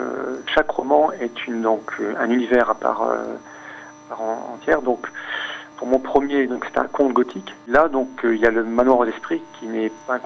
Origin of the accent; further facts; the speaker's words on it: Côte d’Ivoire; also born or lived in Mauritania; Déjà, j'ai vécu toute mon enfance en Afrique, en Côte d'Ivoire et Mauritanie.